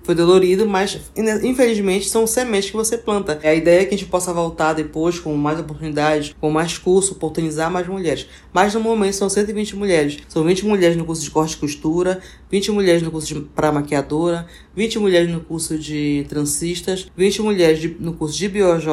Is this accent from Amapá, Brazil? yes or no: yes; Serra do Navio, Amapá, Brazil; now in Macapá, Brazil; Eu sou da Serra do Navio. Depois eu vim morar pro Macapá, né?